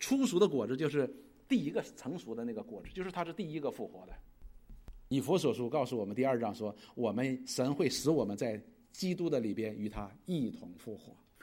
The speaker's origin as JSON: {"language": "Chinese", "country": "China", "said": "我们中国人讲一句话叫血肉相连"}